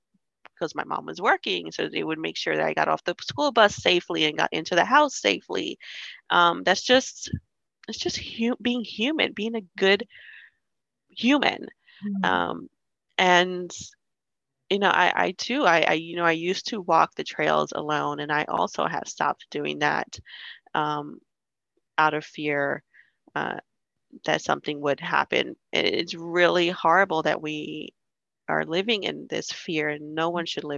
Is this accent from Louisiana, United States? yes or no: no; New York, United States; also born or lived in New Jersey; and Asian neighbors growing up in New York. So I was exposed to a lot of that.